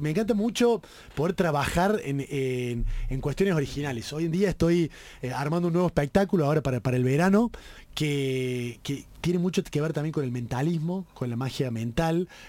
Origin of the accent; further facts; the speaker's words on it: Córdoba, Argentina; yo soy de Córdoba, a ver qué puedo lograr que llame la atención